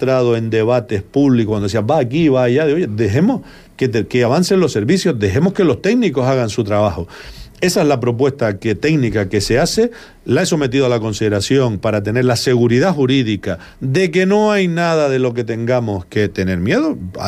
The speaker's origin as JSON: {"language": "Spanish", "region": "Canary Islands", "country": "Spain", "said": "yo particularmente me siento orgulloso como majorero"}